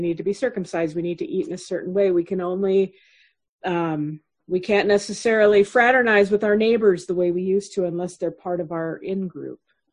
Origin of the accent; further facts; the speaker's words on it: United States; thinking of my own story as an American and as a white person, as a woman, as a Christian